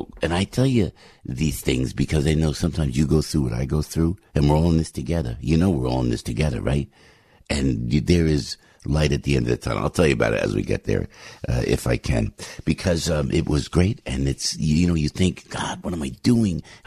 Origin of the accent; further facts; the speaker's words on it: Passaic, New Jersey, United States; born there; I was born on Father's Day back when Woodrow Wilson was president. It was many years ago. I had a quiet morning in Passaic, New Jersey.